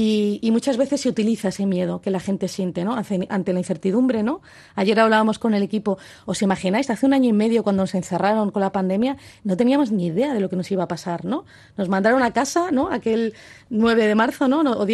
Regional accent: Spain; A mí me parece inaceptable y vergonzoso como europea, ¿no? No solo como española, sino como europea

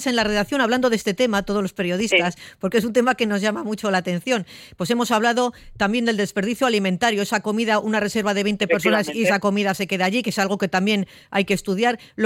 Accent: Bilbao, Basque Country, Spain; a nosotros como bilbaínos, como vizcaínos, nos da mucho orgullo

